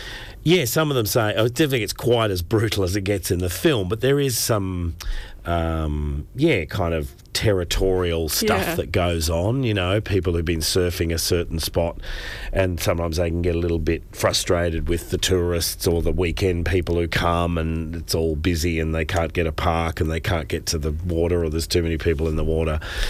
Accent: Sydney, New South Wales, Australia; I'm from Sydney

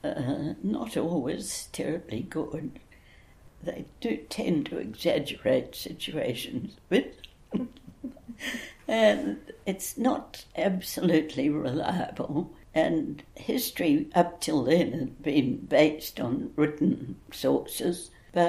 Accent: Albany, Western Australia, Australia; I grew up in Albany, yes. I was born there in 1926, and I had a lovely childhood. It was a happy home, a lovely place to be, with lots of beaches, and we went swimming a lot.

